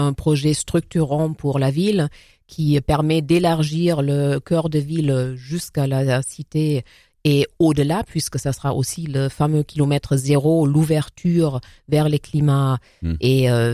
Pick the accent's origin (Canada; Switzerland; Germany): Germany; now in France; après avoir grandi en Allemagne, je suis venue en France